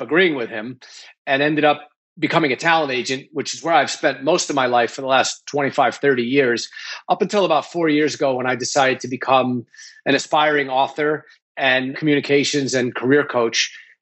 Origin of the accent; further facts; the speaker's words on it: New York, United States; I started out as a lawyer. I grew up in New York and was in law school my second year at Vanderbilt Law School